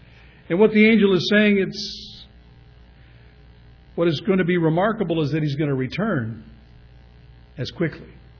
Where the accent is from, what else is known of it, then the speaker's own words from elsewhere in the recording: California, United States; I grew up in the Southern California area, and I had heard about jets.